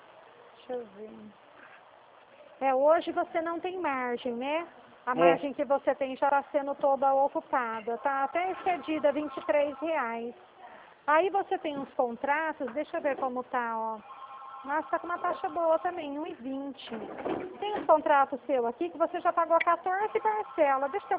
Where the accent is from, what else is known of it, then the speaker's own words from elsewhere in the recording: Dracena, São Paulo, Brazil; Eu sou da cidade de Dracena.